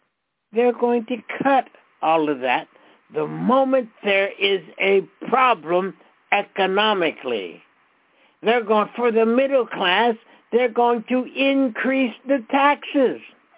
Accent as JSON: {"language": "English", "region": "New York", "country": "United States", "said": "Now, I'm a New Yorker."}